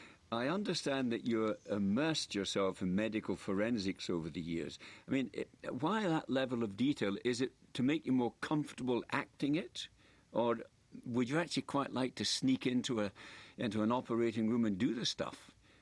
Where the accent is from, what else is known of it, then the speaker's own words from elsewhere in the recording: Alexandria, Scotland, United Kingdom; I come from Alexandria, just down the road.